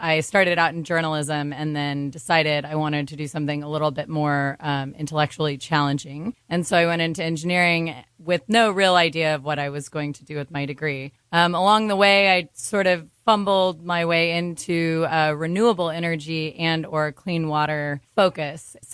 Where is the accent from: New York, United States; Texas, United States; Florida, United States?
Texas, United States; San Antonio; also born or lived in Austin; So I was actually born here in Austin at Breckenridge Hospital, a rare Austin native, but I grew up just down the road in San Antonio.